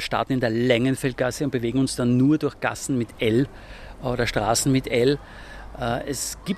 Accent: Upper Austria, Austria; Ich kann das nicht, ich bin Oberösterreicher.

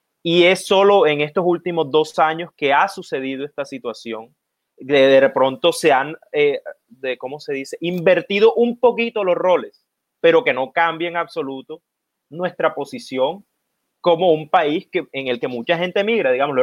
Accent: Colombia; nosotros como colombianos éramos el país en Sudamérica con la mayor cantidad de personas migrantes en el exterior

